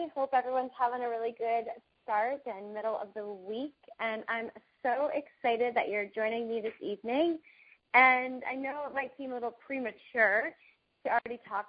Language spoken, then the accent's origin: English; New Hampshire, United States; also born or lived in New York City; I've lived in New York City, and I grew up in New Hampshire. So I'm an East Coast girl living out in the sunshine